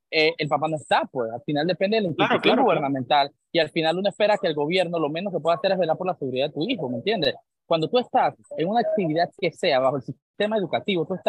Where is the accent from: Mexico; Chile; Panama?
Panama; La Chorrera, Panamá Oeste; yo soy de Chorrera y no había nada más friki que ir a las cumbias de … cuando estaba vivo ahí al frente de la casa de … al frente de la biblioteca.